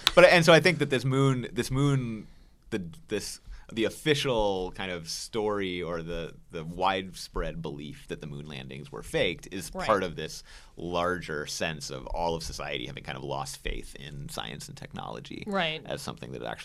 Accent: Portland, Oregon, United States; And, I mean, I was growing up in Portland, Oregon, too, very Pacific Northwest kind of weather.

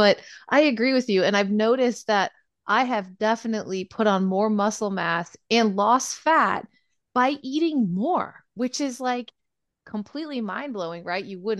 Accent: Indiana, United States; born there; We're here in Georgia, and actually I was born in Indiana.

